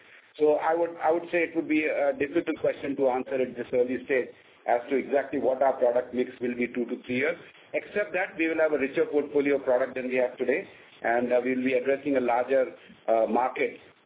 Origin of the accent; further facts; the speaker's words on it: India; I mean, we are all from India.